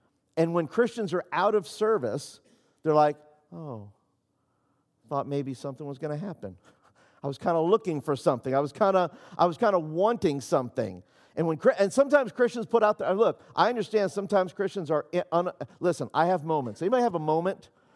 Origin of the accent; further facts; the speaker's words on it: New York City, New York, United States; moved away; I grew up in New York City. I lived and moved to Vero Beach, Florida, where I also gave my heart to the Lord at this same camp